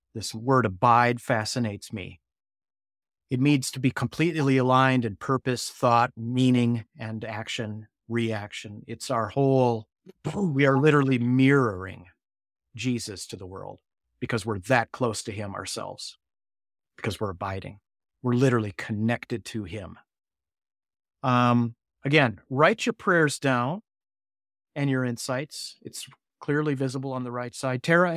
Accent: United States; Yeah, I'm an American, and my government, most of the government, is vying for a ceasefire.

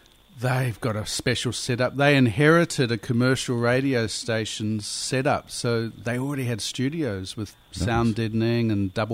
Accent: Upper Hutt, Wellington, New Zealand; So I grew up in Upper Hutt in near Wellington.

